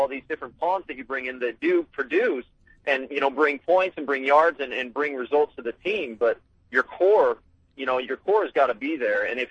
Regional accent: Utah, United States; I mean, I'm from Utah, so I obviously have a little bit of a bias

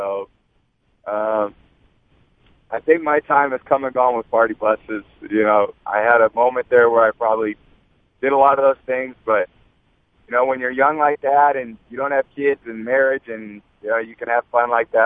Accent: California, United States; he and Steve Young growing up in the Bay Area, with those two guys were, you know, the guys that I idolized.

